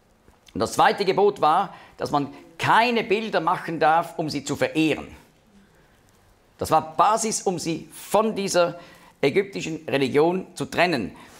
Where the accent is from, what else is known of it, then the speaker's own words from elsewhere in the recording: Zurich, Switzerland; accent: Zurich dialect; Da habe ich es auch verstanden, in meinem Zürcher Dialekt.